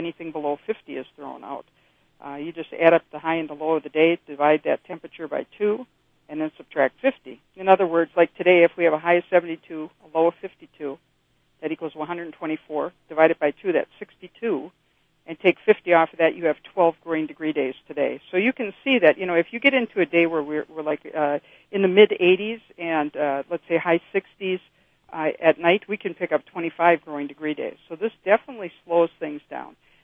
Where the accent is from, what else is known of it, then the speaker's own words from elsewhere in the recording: Wisconsin, United States; which I'm from Wisconsin, so we always started in October anyway.